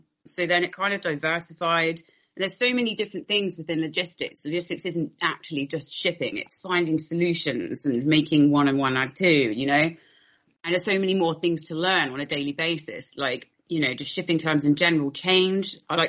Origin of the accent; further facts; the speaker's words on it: Southampton, South East England, United Kingdom; moved away as an adult; now in United States; I'm originally from England, from a town called Southampton, where the Titanic set sail from.